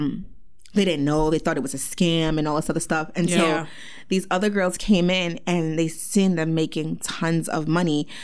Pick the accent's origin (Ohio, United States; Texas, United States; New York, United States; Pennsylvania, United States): New York, United States; Long Island; And I do make it very clear that I'm from Long Island, New York. So he lived in my town, too.